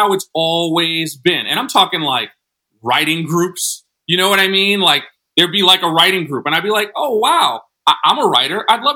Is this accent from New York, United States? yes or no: yes; New York, United States; also born or lived in Newport News, Virginia; keep in mind, I'm from New York, but I finished high school my last 2 years. I finished high school in Virginia.